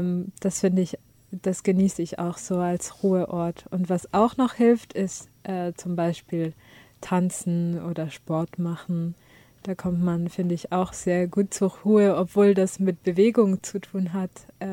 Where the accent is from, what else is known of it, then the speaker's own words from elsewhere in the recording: France; Ich komme aus Frankreich